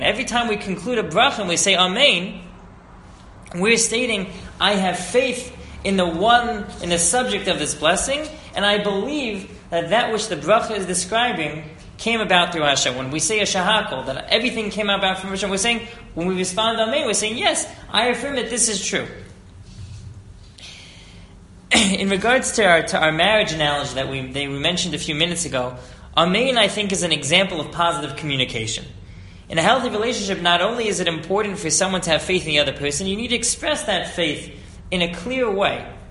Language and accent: English; East Coast, United States; I grew up on the East Coast. We didn't have tractors there.